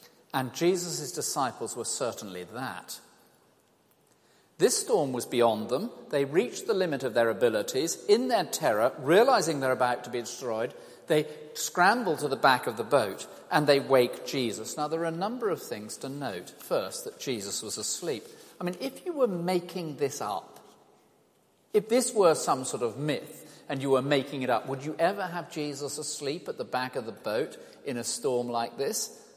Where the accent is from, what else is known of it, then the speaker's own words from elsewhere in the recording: South West England, United Kingdom; I come from the West Country and we go bodyboarding.